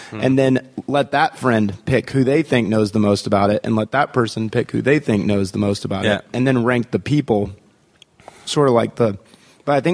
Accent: Texas, United States; I guess we're from Texas, and we're involved in a congressional campaign there.

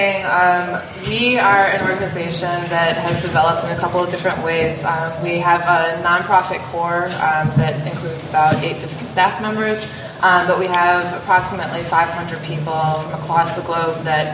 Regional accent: Louisiana, United States; I'm from Louisiana, where this is a huge issue.

